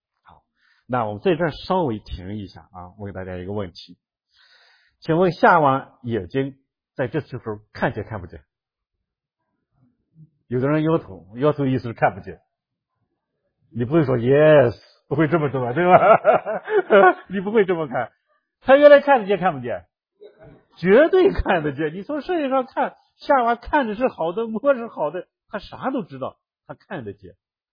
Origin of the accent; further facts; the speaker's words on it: Shaanxi, China; 但是你会发现这个女人讲话她很有意思，有点像我们陕西人。